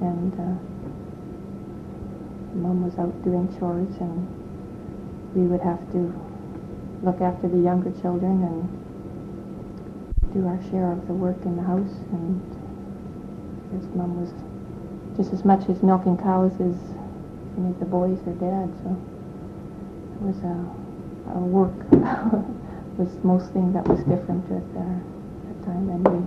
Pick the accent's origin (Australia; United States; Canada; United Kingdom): Canada; Chilliwack, British Columbia; born there; I was born in Chilliwack, in Lower Fraser Valley, and in 1941. I was the eighth child of my parents and the first girl.